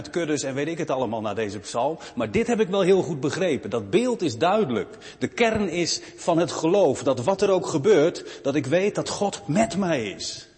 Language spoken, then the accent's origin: Dutch; Veenendaal, Utrecht, Netherlands; born there; Toen stond hij in Veenendaal, mijn geboorteplaats.